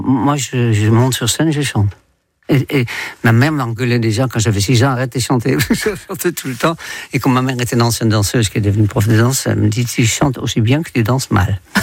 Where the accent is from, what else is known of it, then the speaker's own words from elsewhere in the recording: Netherlands; moved away as an adult; Et j'ai quitté les Pays-Bas quand j'avais 21 ans, donc ça fait 61 ans.